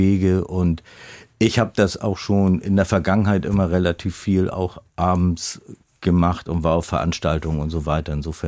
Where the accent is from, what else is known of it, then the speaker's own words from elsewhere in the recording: Hamburg, Germany; Also ich kann jetzt nicht auf eine langfristige Tradition in Hamburg zurückblicken, fühle mich aber sehr wohl in Hamburg und fühle mich als waschechter Hamburger.